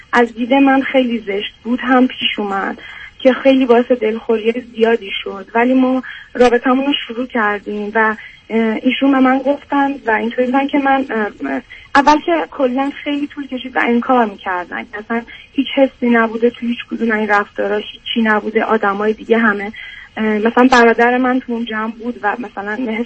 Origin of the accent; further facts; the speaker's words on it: Iran; moved away; 12 سال از ایران مهاجرت کردم